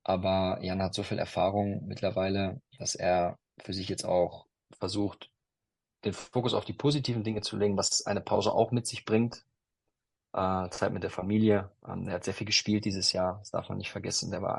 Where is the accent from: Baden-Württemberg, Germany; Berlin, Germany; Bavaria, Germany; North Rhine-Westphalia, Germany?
North Rhine-Westphalia, Germany; Ich bin in Westfalen groß geworden